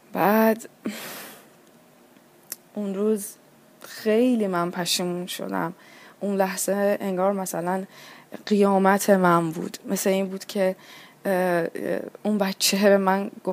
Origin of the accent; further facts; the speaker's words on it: Iran; moved away; من پاشدم از ایران اومدم اینجا